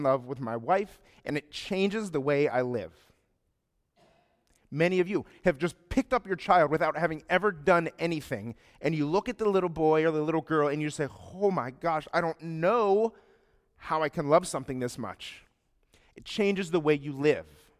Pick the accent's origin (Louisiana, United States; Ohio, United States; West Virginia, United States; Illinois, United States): Ohio, United States; And we were super excited because we're from Ohio. You don't grow oranges in Ohio.